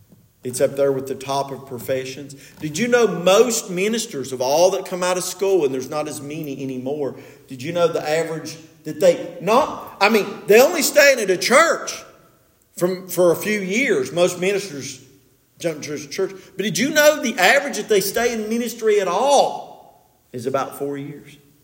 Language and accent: English; West Virginia, United States; I was in Maryland one time and I said, well, I'm from West Virginia, not Louisiana.